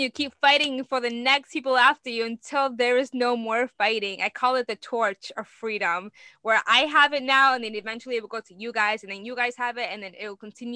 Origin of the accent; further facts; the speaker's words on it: Puerto Rico; now in United States; Or I came over from Puerto Rico and we struggled moving here and living here. It was hard. We were dirt poor.